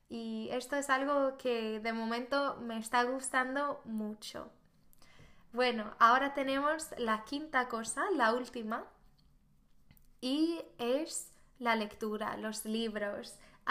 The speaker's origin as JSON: {"language": "Spanish", "country": "Sweden", "second_language": "Spanish", "lives_now": "Spain", "said": "soy una sueca y ahora estoy en España donde hago mi intercambio en la universidad"}